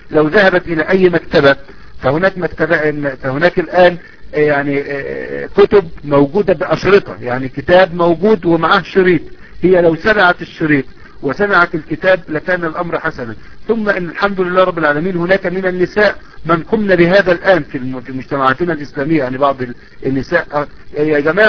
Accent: Egypt; سواء كانت في السعودية أو كانت عندنا في مصر

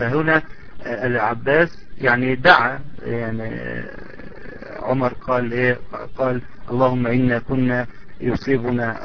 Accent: Egypt; إلا ما لكن نجد مثلا عندنا في مصر يعني ما زال هناك للأسف الشديد بعض الطوائف

